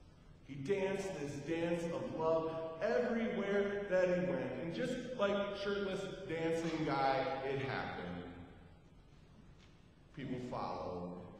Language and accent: English; Wisconsin, United States; I gotta say, I'm from Wisconsin, man, where beer falls into two categories: Pabst Blue Ribbon and Old Milwaukee.